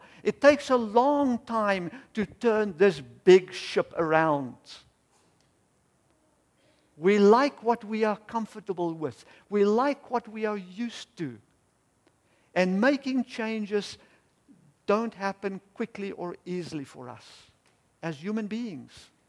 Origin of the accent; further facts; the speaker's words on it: South Africa; The first story happened in South Africa, my home country